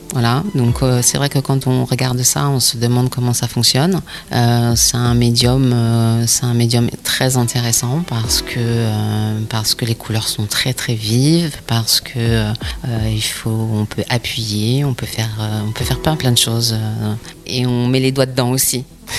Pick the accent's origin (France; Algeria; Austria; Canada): France; Île-de-France; Alors moi j'arrive de la région parisienne. J'ai passé ma seconde, ma première et ma terminale sur l'île Jourdain. Puis j'ai passé mon bac à Auch et j'ai fait ma première année d'études sur Toulouse.